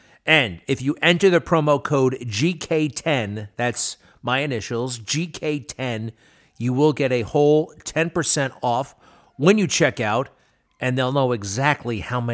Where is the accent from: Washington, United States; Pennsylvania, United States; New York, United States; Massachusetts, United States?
New York, United States; Baldwin; also born or lived in Manhasset; I was born on December 17th, 1968, in Manhasset, New York, on Long Island. North Shore Hospital is where I was born. At the time, I was living in Baldwin, New York.